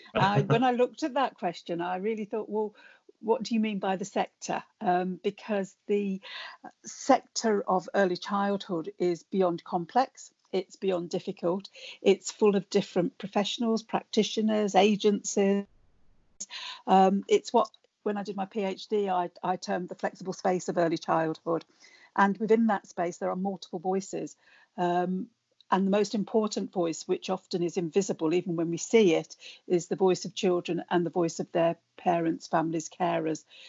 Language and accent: English; Birmingham, West Midlands, United Kingdom; I grew up in Birmingham, and I think my experience in Birmingham shapes everything